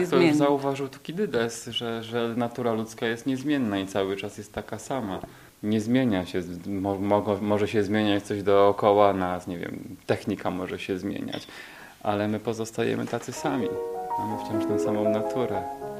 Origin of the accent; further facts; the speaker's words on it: Łódź, Łódź Voivodeship, Poland; Nie, ja studiowałem w Łodzi, jestem z Łodzi. Z Łodzi, a tutaj przyjeżdżam.